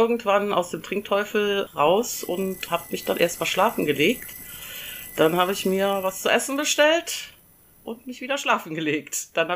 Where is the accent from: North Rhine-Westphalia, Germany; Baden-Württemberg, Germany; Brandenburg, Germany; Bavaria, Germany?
North Rhine-Westphalia, Germany; Brühl; now in Cologne, Germany; Da bin ich aufgewachsen und habe da auch, bis ich, weiß ich nicht, 30 war, gelebt. Und dann bin ich nach Köln gezogen.